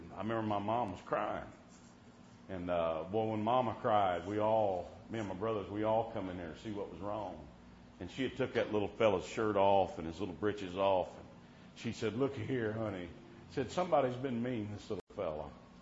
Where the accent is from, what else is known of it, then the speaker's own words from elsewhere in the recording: United States; But I'm glad I'm an American. Amen. And the heritage that we have, especially, boy, being up here in this part of the country.